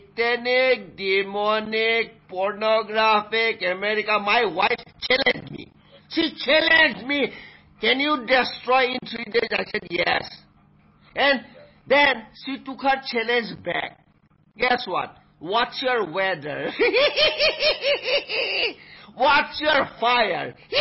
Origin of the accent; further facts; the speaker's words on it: New Jersey, United States; No, I'm not from New York City. I'm from New Jersey.